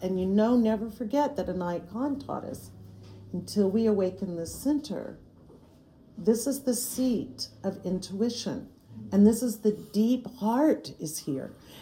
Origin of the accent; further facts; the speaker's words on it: Florida, United States; You know, I'm from South Florida, and it's always like we're swimming in the air